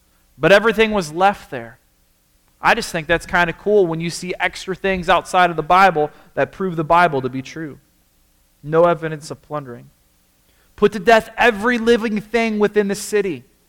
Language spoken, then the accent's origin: English; Michigan, United States; when I was back in Michigan, and maybe you've enjoyed this whole sermon until I said I'm from Michigan